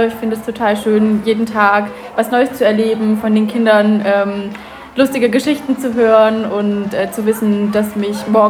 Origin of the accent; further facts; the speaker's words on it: Bamberg, Bavaria, Germany; Ich komme aus Bamberg